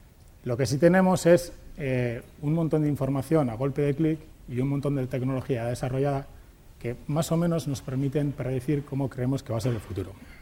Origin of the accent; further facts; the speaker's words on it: Mondragón, Basque Country, Spain; vengo de Mondragón. Ya sabéis que se dice que en Mondragón somos más de hacer que de decir.